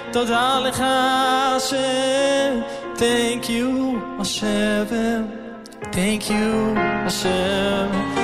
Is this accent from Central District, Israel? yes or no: no; Beit Shemesh, Jerusalem District, Israel